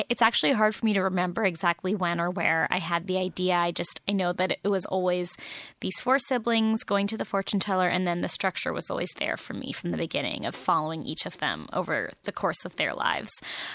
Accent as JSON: {"language": "English", "town": "San Francisco", "region": "California", "country": "United States", "tie": "born or raised there", "said": "I'm from San Francisco, born and raised. My family's still there. And I moved to the Midwest for graduate school for my MFA in fiction. And I just totally fell in love with it. I call myself a born again Midwesterner"}